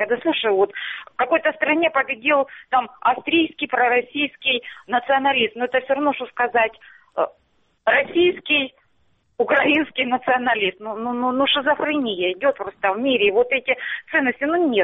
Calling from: Starobilsk, Luhansk Oblast, Ukraine; Здравствуйте, Луганщина, Старобельск.

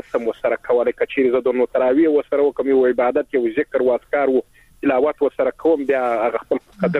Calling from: Helmand, Afghanistan; د هلمند مېډیکلي وله دا

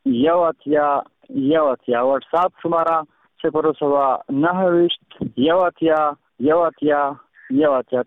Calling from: Khost, Afghanistan; خوستایم بیا له ګلابونو خوست ولایت څخه یم

